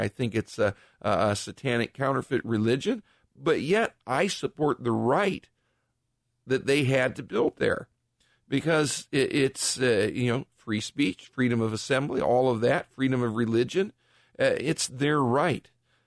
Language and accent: English; Richfield, United States; They built a Hindu temple in my hometown of Richfield